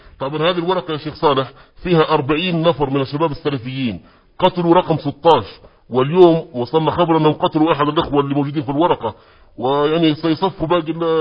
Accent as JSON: {"language": "Arabic", "country": "Libya", "said": "طبعا احنا ليبيين ونعرف الليبيين ونعرف العائلات الليبية والمناطق"}